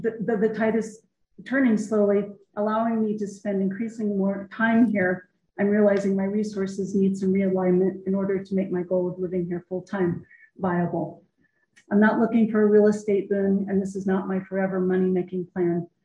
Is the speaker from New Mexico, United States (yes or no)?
yes; Albuquerque, New Mexico, United States; I hail from Albuquerque, New Mexico, and have explored, lived in, and loved the desert and mountain Southwest all my life.